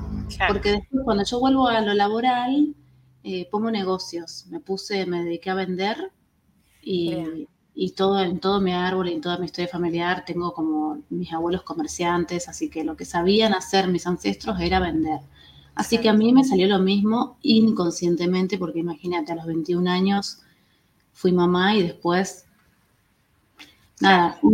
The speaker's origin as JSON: {"language": "Spanish", "town": "Itatí", "region": "Corrientes", "country": "Argentina", "moved": "as an adult", "lives_now": "La Plata, Argentina", "said": "yo vengo de Corrientes, Itatí, y vengo a esta ciudad hermosa, estoy en La Plata. Sí. Y imagínate, 18 años"}